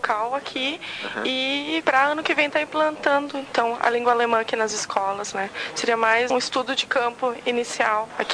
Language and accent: Portuguese; Ibirama, Santa Catarina, Brazil; now in São Leopoldo, Brazil; Eu sou natural de Birama, aqui, perto de Blumenau, mas moro em São Leopoldo, no Rio Grande do Sul.